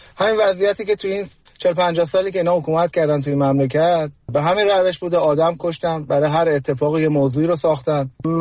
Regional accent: Iran; ما توی ایران بزرگ شدیم، از اون زمانی که من به دنیا اومدم خب انقلاب شده بود

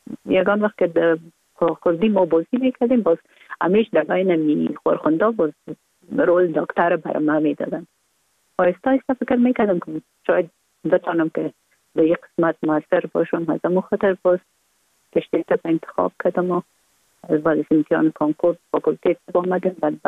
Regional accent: Kabul, Afghanistan; born or raised there

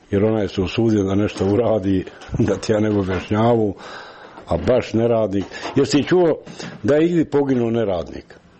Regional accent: Srebrenica, Republika Srpska, Bosnia & Herzegovina; ja sam ošao odavle iz Srebrenice, da kažem iz Srebrenice, pošto je Srebrenica poznatija nego Jasenova.

